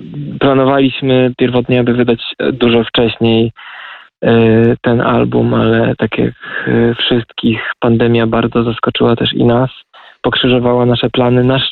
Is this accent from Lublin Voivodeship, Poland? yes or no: yes; Zamość, Lublin Voivodeship, Poland; jestem urodziłem się i wychowałem w Zamościu, a swoje pierwsze studia licencjackie robiłem na UMCS-ie.